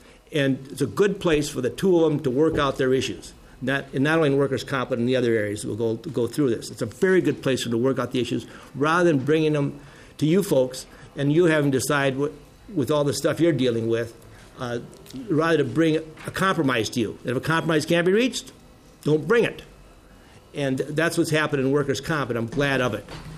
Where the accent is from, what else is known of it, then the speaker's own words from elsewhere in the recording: Osakis, Minnesota, United States; I grew up in Minnesota. I'm from Osages, a proud Silver Streak from Osages High School